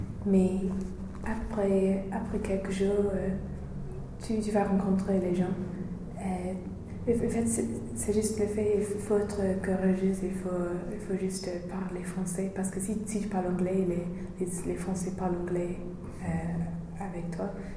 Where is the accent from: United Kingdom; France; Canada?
United Kingdom; England; accent: English; French is a second language; Quand je répondais avec mon accent anglais, j'ai dit oh, c'est un drapeau breton de.